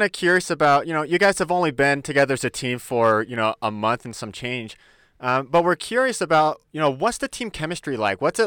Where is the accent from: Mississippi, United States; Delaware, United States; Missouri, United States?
Missouri, United States; Kansas City; I'm from Kansas City, so naturally I'm a diehard Chiefs fan